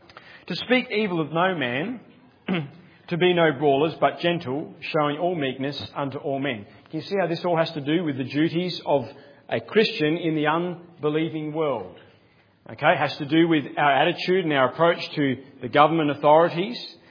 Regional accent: Australia; as an Australian

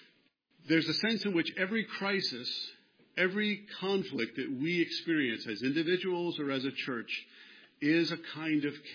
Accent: New York, United States; And I grew up on Long Island, New York.

